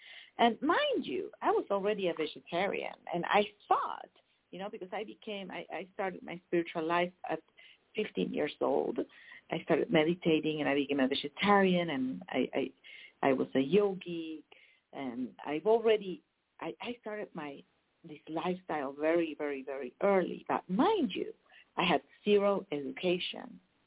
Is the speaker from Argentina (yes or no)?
yes; Buenos Aires, Argentina; English is a second language; I grew up, you can imagine, I grew up in Argentina, in Buenos Aires, in a very, very fast-paced city.